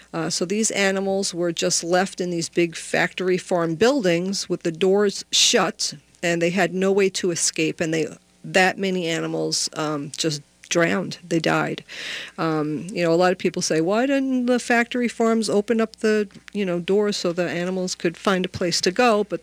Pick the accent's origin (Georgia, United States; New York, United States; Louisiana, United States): New York, United States; accent: New York; my New York accent was coming out there for a minute.